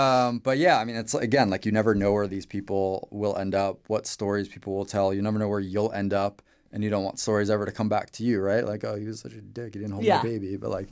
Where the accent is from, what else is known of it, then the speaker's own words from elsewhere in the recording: New York, United States; he also grew up on Long Island, a town over from where he raised me and my mom raised me.